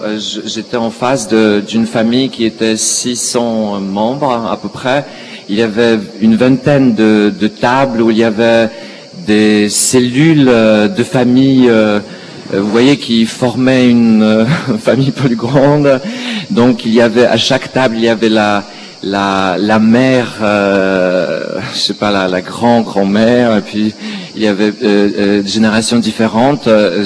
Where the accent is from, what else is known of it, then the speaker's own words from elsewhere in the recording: Poland; on est polonais, on voudrait filmer un bar mitzvah ou un mariage